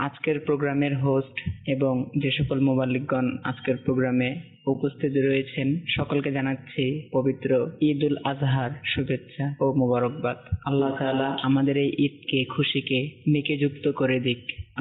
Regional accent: Nilphamari, Rangpur Division, Bangladesh; আমার বাড়ি নীলফামারী।

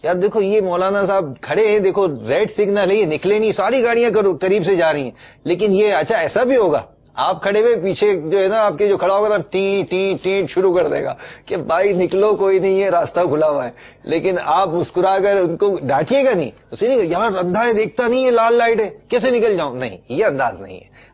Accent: Pakistan; ہمارا یہ ذہن ہونا چاہیے یار ہم پاکستانی ہیں ساتھ ساتھ مسلمان بھی ہیں

